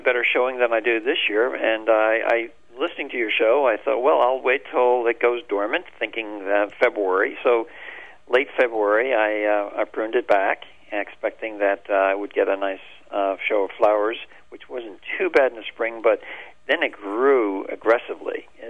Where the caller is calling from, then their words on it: Birch Runville, Pennsylvania, United States; I'm calling from Birch Runville, Pennsylvania, which is 35 miles west of Philadelphia in Chester County.